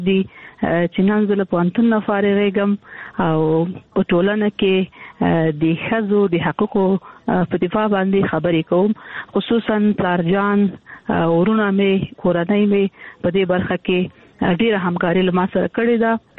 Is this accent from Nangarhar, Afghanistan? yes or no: no; Kandahar, Afghanistan; also born or lived in Kabul; زه د کندهار یم، د کندهار د مونیا لالې شي چې مې زده کړې وکړې او کابل پوهنتون ته ولاړم.